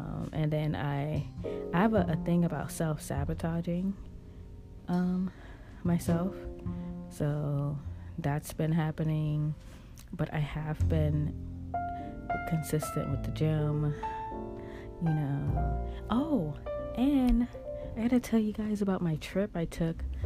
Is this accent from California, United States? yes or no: yes; Los Angeles, California, United States; now in New York, United States; my city, my original city, my hometown, LA.